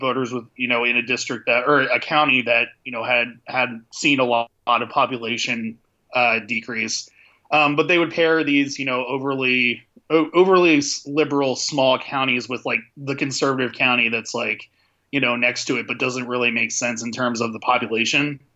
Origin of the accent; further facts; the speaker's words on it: Wilmington, Delaware, United States; moved away as an adult; now in North Carolina, United States; You know, I'm originally from Delaware. I grew up in Wilmington and moved down here a couple years ago.